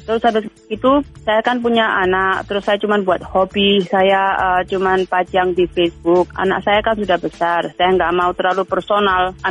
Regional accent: Indonesia; moved away; Jadi kita, aduh ingat-ingat masa kecil di Indonesia atau yang jauh.

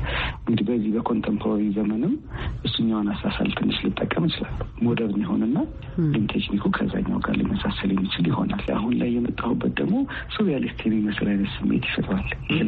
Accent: Addis Ababa, Ethiopia; እንዳጋጣሚ ኮተቤ አካባቢ ስለነበርኩ የኮሌጅ ተማሪዎች ሊመጡ ይችላል ጠላም አለ እዛ ውስጥ ነው ያደኩት ለረጅም ጊዜ።

